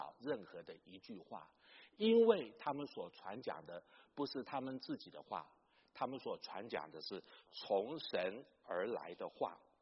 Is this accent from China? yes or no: no; Chiayi, Taiwan; 我在台湾的南部嘉义长大